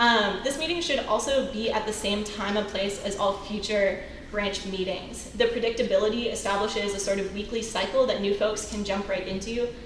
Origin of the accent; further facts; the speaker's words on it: Burlington, Vermont, United States; Again, I'm from Burlington, Vermont, where we have, over the past 3 years, recruited enough students to be a definitively campus branch.